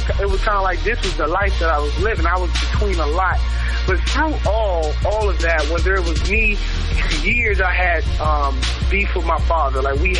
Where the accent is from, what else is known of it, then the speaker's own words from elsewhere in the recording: Memphis, Tennessee, United States; born there; I grew up a PK. I grew up in the streets. I was born in Memphis, Tennessee.